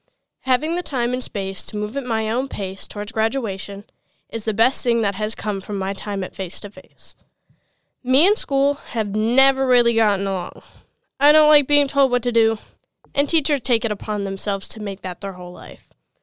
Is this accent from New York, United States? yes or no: no; Oakdale, Minnesota, United States; I grew up in Oakdale, Minnesota. I'm 18 years old, and I grew up in a chaotic, loving, and supportive family.